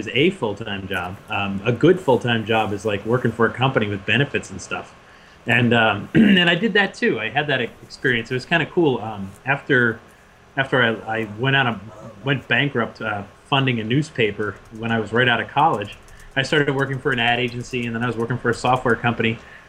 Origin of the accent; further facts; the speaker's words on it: New England, United States; And I grew up in New England, and we've got our ghostly legends and stories around here